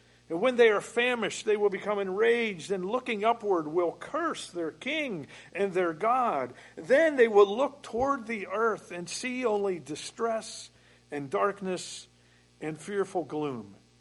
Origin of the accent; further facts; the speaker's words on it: Pennsylvania, United States; the church that I grew up in Pennsylvania, that's why I've gotten into Isaiah here